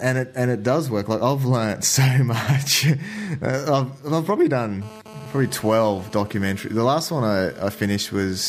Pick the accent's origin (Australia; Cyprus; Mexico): Australia; Queensland; because I grew up in Queensland